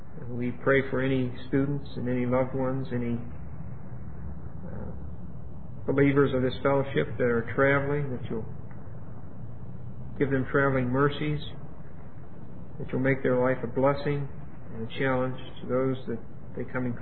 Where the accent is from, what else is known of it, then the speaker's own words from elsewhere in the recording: Pittsburgh, Pennsylvania, United States; back in my hometown of Pittsburgh, there's an amusement park called Kennywood.